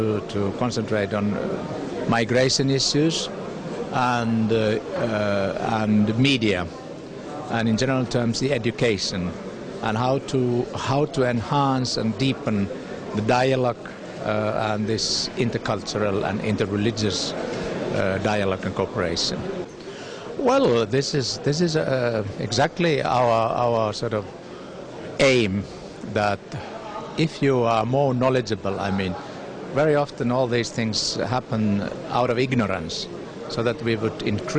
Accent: Finland; from Finland.

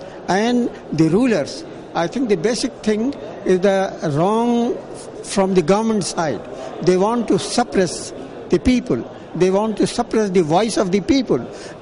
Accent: India; English is a second language; I am from India, live in Delhi and in Hyderabad.

